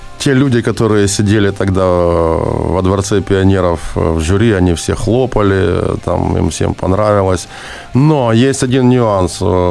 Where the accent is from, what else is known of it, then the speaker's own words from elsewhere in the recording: Zaporizhzhia, Zaporizhzhia Oblast, Ukraine; Ну, взагалі-то ми родом із Запорожжя, і інститут заканчували індустріальний.